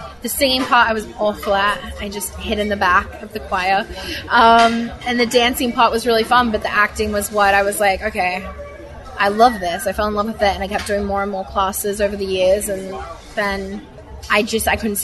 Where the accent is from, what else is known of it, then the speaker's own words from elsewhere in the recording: Australia; I grew up in Australia.